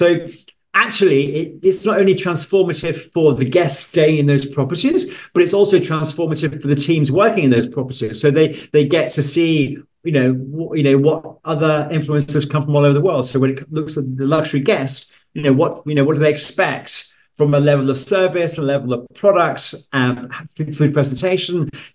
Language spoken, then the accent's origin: English; Manchester, North West England, United Kingdom; I grew up in Manchester, and you know, my parents didn't have much money. You know, my mum brought us up, and you know, I didn't go abroad till I was 17, 18.